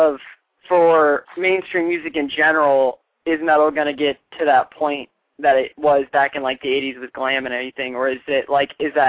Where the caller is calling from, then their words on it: Florida, United States; from Florida, again.